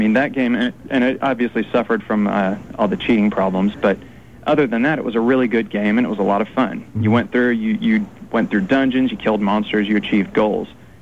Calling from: Dallas, Texas, United States; in Dallas.

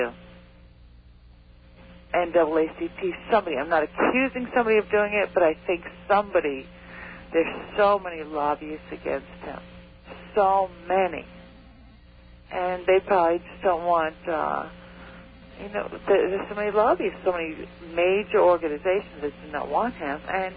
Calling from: Fire Island, New York, United States; Yeah, Long Cove Fire Island.

